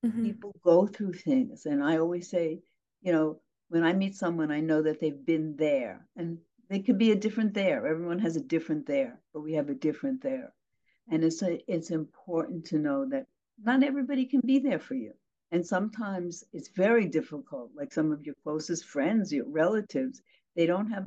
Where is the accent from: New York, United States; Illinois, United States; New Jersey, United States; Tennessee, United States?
New York, United States; And I want to say this without sounding dramatic, even though I'm from New York, you are saving lives by having this.